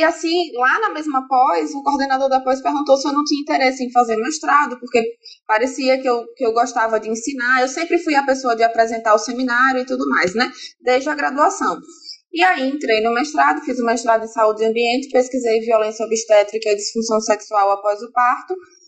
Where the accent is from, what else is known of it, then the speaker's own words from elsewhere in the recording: Aracaju, Sergipe, Brazil; Eu sou de Aracaju